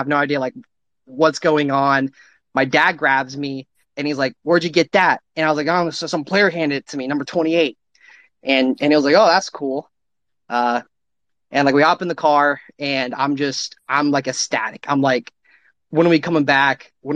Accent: Georgia, United States; I'm born and raised in Georgia, and I was playing rec league football.

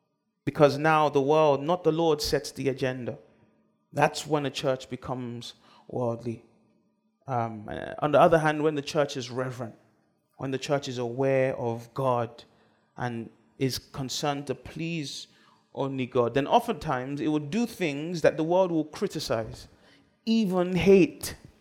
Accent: United Kingdom; I'm telling you, I come from the United Kingdom. We have loads of quiet churches that meet in grand buildings

